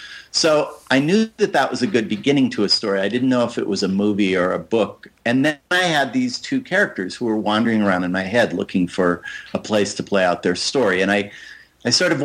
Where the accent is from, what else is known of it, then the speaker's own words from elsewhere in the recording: Colorado, United States; I was sort of interested in examining some characters that I knew from growing up in Colorado, particularly kind of specifically Western characters.